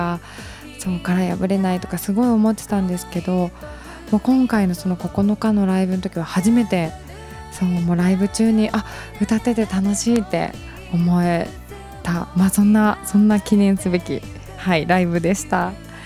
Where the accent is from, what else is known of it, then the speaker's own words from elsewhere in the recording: Shizuoka, Japan; 私静岡出身なので